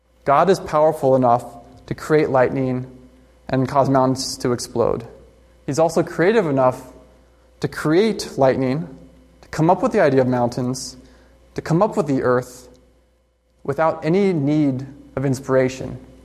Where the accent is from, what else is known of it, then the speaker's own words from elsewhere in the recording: California, United States; I'm actually not from the Midwest originally. I'm from California.